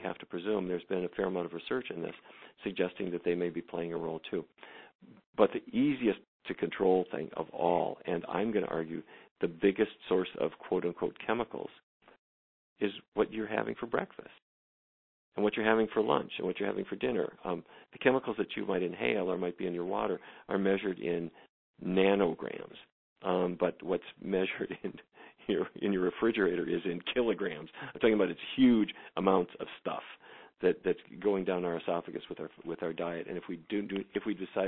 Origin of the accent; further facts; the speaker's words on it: North Dakota, United States; I grew up in North Dakota, and my dad was a cattle rancher